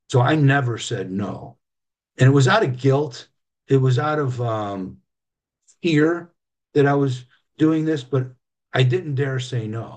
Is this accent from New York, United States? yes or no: yes; Derby, New York, United States; I said, I'm from Derby.